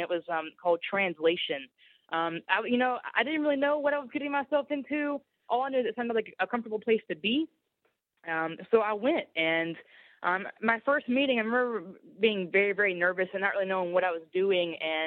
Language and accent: English; the South, United States; I think growing up in the South, like, being gay or being a lesbian was, you know, very taboo and something that you didn't do.